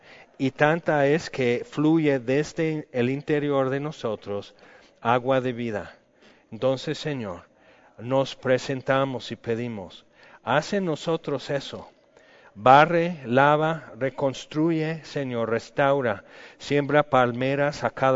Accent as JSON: {"language": "Spanish", "region": "California", "country": "United States", "lives_now": "Mexico", "said": "en el estado de California, de donde soy, en el Valle de San Joaquín, que es todo el largo del centro del estado, entre el mar y el desierto de Nevada."}